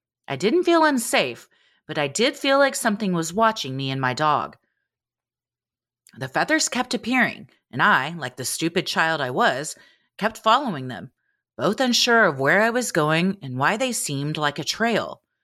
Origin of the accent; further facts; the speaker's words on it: Norway; English is a second language; English isn't my first language, and it's hard to describe something you can't comprehend in a language that isn't your own. I hope you enjoy it either way. First, some context. I've grown up in the middle of Norway, a region known for sprawling mountains